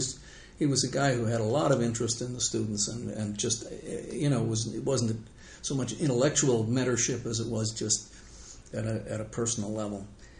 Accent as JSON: {"language": "English", "town": "Chicago", "region": "Illinois", "country": "United States", "said": "Chicago. I'm a lonely Cubs fan in Cardinals Nation."}